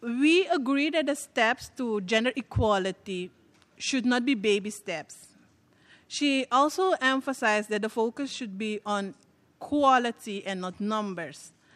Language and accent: English; Suriname; from Suriname. A member of parliament, the youngest member. We do have a success story in Suriname.